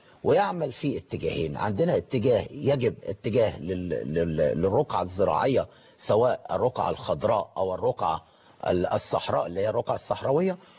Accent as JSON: {"language": "Arabic", "country": "Egypt", "said": "خلينا نؤمن بشيء انا استاذ ايهاب ان عندنا في مصر الاشاعه بتلعب دور خطير"}